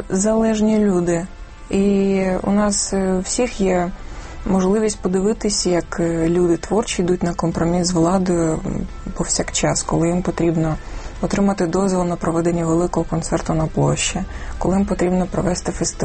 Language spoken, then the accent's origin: Ukrainian; Kyiv, Ukraine; Як киянин, як громадянин